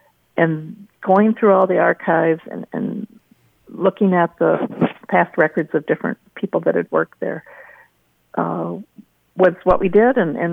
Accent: Illinois, United States; I'm from Illinois. I came up to the university to go to school and became a tour guide.

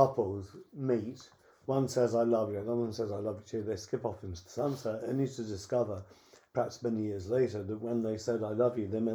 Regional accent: United Kingdom; and I think that is also to do with being British as well. We're very sensible.

